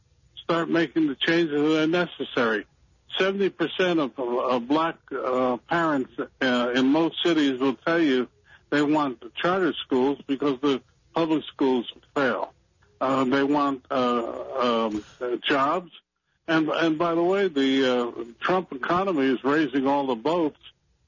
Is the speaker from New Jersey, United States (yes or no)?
yes; Newark, New Jersey, United States; I was born and raised in Newark.